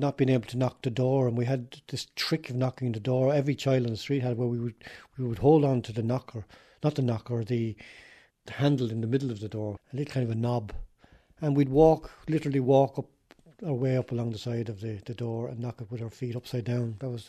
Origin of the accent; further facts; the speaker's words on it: Wexford, County Wexford, Ireland; I was born in Wexford, in John Street, number 83 John Street, tiny little house there. Born in 1949 and lived in that house till I suppose I was about 9 or 10.